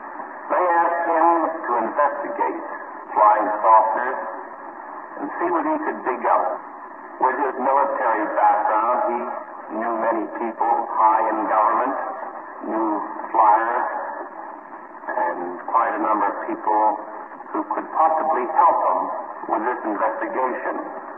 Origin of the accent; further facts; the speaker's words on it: Pittsburgh, Pennsylvania, United States; I'm not from Cleveland, I'm from Pittsburgh.